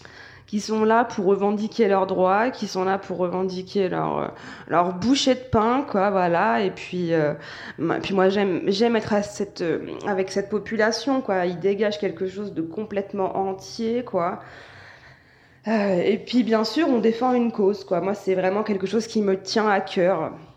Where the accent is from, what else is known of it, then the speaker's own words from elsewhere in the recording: Connerré, Pays de la Loire, France; Enfin, moi, je suis du Mans, hein, je suis sartoise. Enfin, Conéré, pas vraiment du Mans, mais la Sarthe quand même.